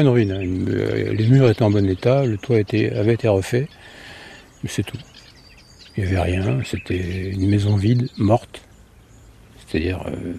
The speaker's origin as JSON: {"language": "French", "region": "Grand Est", "country": "France", "said": "Parce que je suis lorrain."}